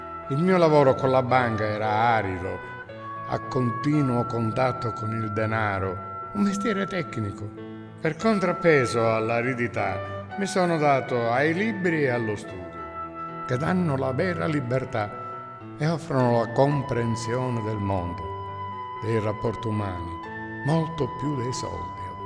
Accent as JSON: {"language": "Italian", "town": "Ali Terme", "region": "Sicily", "country": "Italy", "moved": "yes", "said": "E ormai io sono forestiero al mio paese. Ad Aliterme, provincia di Messina, dove manco da 50 anni, dove vive ancora mia madre."}